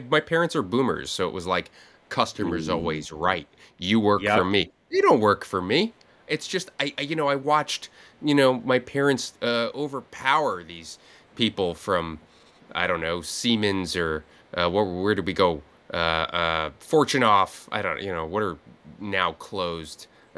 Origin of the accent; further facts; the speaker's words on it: New Jersey, United States; I'm like, "I know it. I'm from New Jersey. I know Leonia."